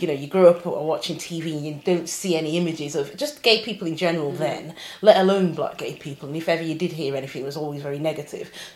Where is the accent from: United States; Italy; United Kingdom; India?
United Kingdom; Bolton, North West England; now in Manchester, United Kingdom; I'm from Bolton, born and bred in Bolton. Yeah, my parents are from Jamaica, but I'm a Bolton lass.